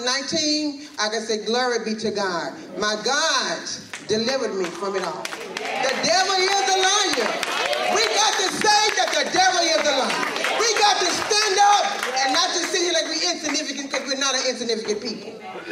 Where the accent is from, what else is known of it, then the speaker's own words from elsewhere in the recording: Baton Rouge, Louisiana, United States; I'm from Baton Rouge, Louisiana. I live in a small town called Alsa in Baton Rouge.